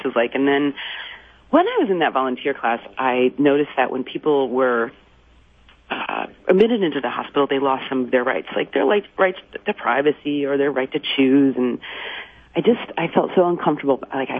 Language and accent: English; Midwest, United States; Well, so I grew up in the Midwest, the daughter of two pharmacists.